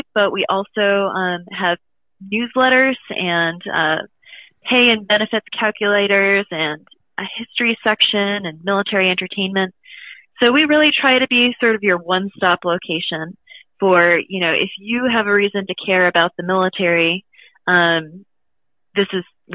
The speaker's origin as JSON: {"language": "English", "town": "Boston", "region": "Massachusetts", "country": "United States", "tie": "born or raised there", "said": "I grew up in Boston and went to school in New York City"}